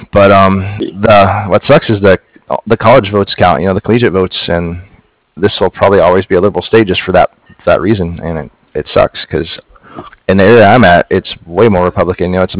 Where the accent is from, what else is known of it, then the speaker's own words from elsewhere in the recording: Comanche, Texas, United States; also born or lived in Stephenville; I was born in Stephenville, Texas, and I graduated high school from Comanche, Texas, so if you know where that's at.